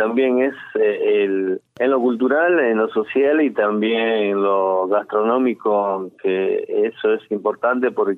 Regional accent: Ayacucho, Peru; now in Buenos Aires, Argentina; Yo, peruano, nacido en una comunidad andina. No sé, para tener una idea y tenga una referencia, les digo que vengo de un pueblo cerca de la Pampa de la Quinua

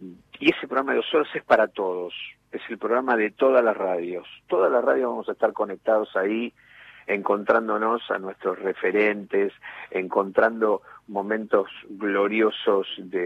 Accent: Argentina

